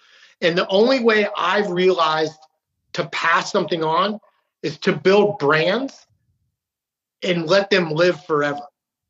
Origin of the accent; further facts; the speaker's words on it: Utah, United States; born there; now in Maryland, United States; living in Maryland. And, you know, but I was born in Utah.